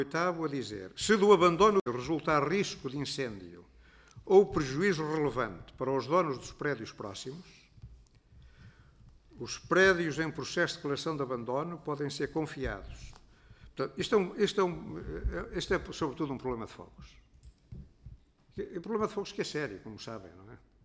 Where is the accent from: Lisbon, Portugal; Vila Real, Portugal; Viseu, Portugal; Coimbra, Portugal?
Viseu, Portugal; Vouzela; eu sou de Vouzela.